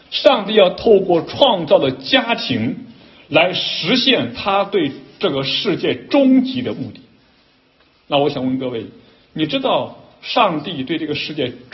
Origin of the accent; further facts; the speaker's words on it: China; 我们身为中国人最看重家庭